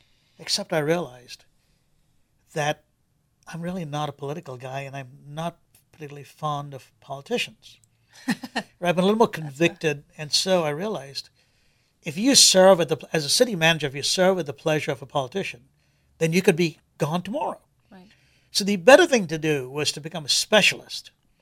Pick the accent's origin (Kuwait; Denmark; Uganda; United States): Kuwait; growing up in Kuwait, there's plenty of money.